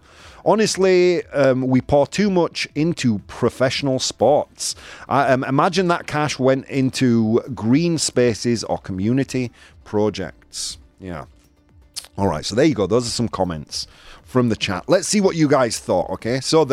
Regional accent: United Kingdom; Quite often when people meet me, the first thing that they ask me about, me being British, is what football team I support.

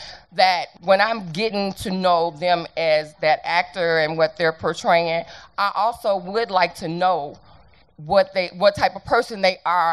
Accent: Chicago, Illinois, United States; I'm from Chicago.

